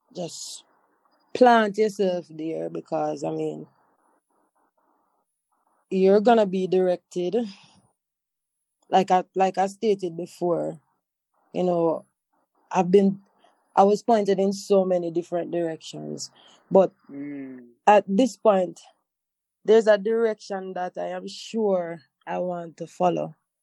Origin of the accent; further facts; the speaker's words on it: Montego Bay, Saint James, Jamaica; I'm from Montego Bay.